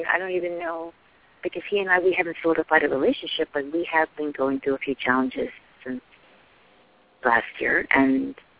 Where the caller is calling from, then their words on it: New York, United States; I'm calling from New York.